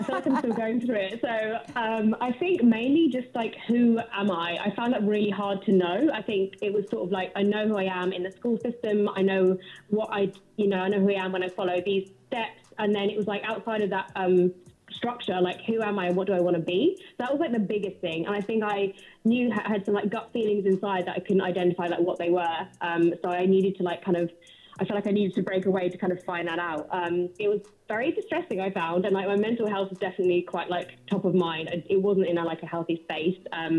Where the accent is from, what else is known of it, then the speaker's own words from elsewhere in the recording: Brighton, South East England, United Kingdom; also born or lived in Nottingham; now in London, United Kingdom; I was born and raised in Brighton and then went to uni in Nottingham.